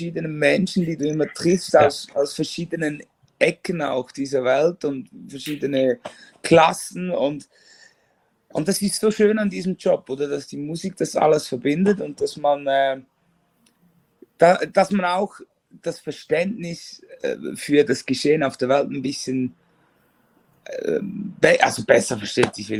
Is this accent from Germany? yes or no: no; Appenzell Innerrhoden, Switzerland; Ich komme aus Appenzell Innerrhoden. Das ist so ein Schweizer Dörfchen. Das ist der kleinste Kanton der Schweiz.